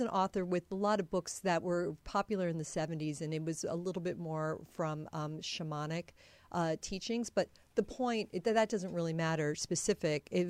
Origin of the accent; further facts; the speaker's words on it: Midwest, United States; because I grew up in the Midwest as well.